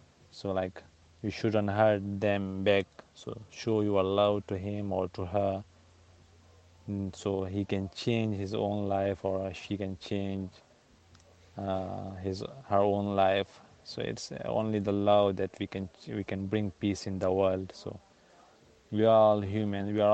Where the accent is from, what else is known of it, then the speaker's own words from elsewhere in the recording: Afghanistan; Yeah, I think I didn't mention it that I'm from Afghanistan, so.